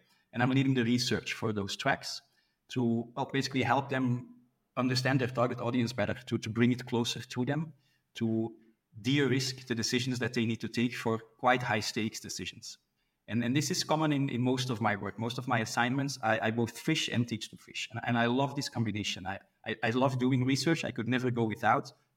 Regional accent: Belgium; I'm from Belgium, based in Belgium.

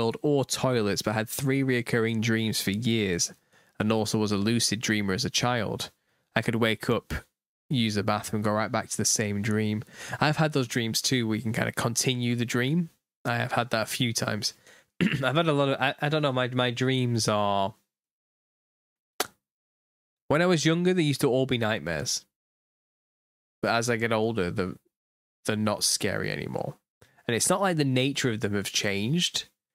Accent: North West England, United Kingdom; accent: Lancashire; I have a Lancashire accent now.

